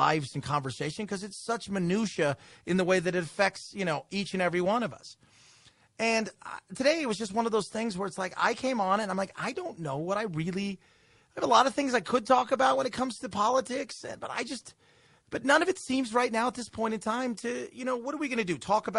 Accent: United States; I'm, you know, I'm a I'm an American. I am rooting for the U.S. to kick ass.

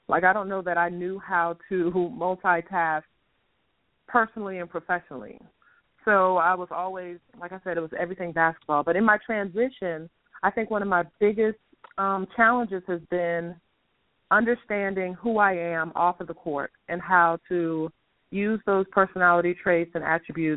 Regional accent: Charleston, South Carolina, United States; also born or lived in New York; Well, I am a Carolina native, true Southern Belle, down in Charleston, South Carolina. So I was born in New York.

